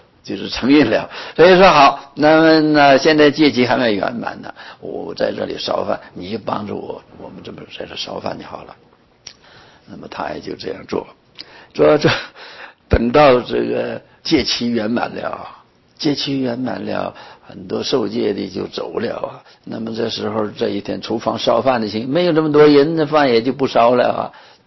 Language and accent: Chinese; Northeast China, China; 我是东北人呢